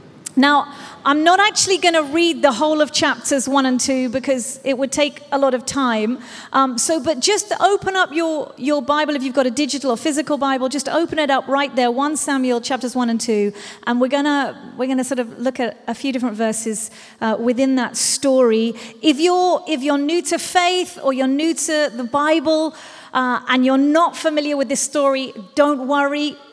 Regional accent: Birmingham, West Midlands, United Kingdom; And often when I say we're from Birmingham, people are like, from America, where are you from? And then I'm like, Birmingham.

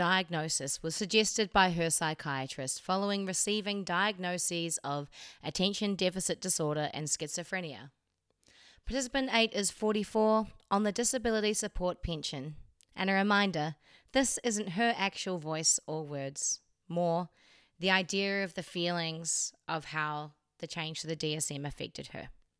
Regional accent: New Zealand; accent: Kiwi; I really do need to acknowledge my Kiwi accent.

